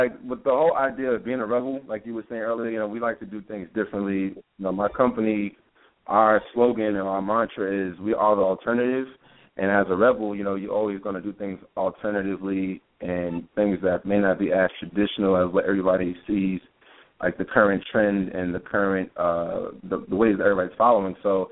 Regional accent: New York, United States; now in Atlanta, United States; pretty much I'm from the Bronx, New York, so BX Stand Up, anybody from the Bronx listening, I'm out here in Atlanta

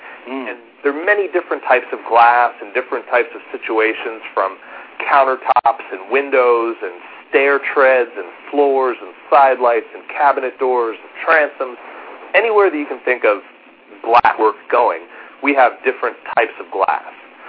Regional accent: East Coast, United States; moved away as an adult; I grew up on the East Coast and worked out there at Morgan Stanley and at Charles Schwab at the World Trade Center before moving out west after getting my MBA.

